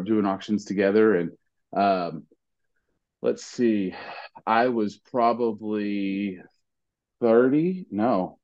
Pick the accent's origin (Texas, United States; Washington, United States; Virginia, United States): Texas, United States; Salado; I grew up in Salado, Texas, and we didn't have galas.